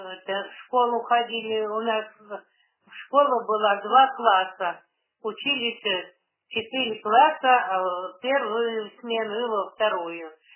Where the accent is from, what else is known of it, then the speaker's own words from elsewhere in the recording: Pushkari, Novosibirsk Oblast, Russia; born there; Я родилась в Новосибирской области, Ордынский район, село Пушкари.